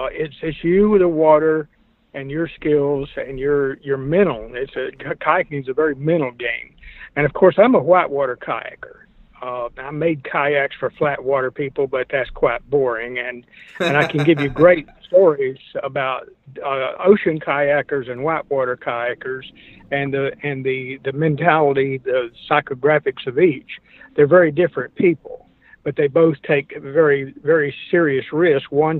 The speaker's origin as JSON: {"language": "English", "region": "South Carolina", "country": "United States", "tie": "born or raised there", "said": "Well, I grew up in South Carolina. Went to Clemson University, got a degree in electrical engineering"}